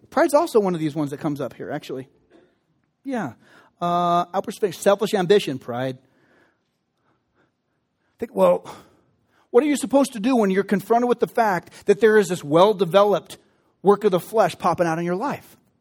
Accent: Ireland; I'm Irish. That's just how we are.

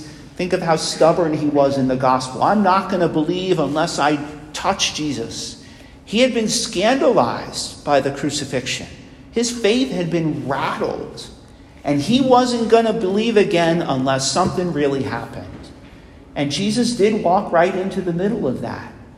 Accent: New York, United States; When I was a kid, the parish that I grew up in New York was named after St. Thomas the Apostle.

